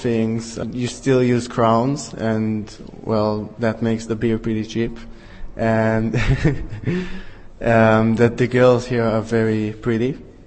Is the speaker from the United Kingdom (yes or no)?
no; Israel; English is a second language; I'm from Israel. I came to the Czech Republic to learn Czech because my grandmother was born in Czech Republic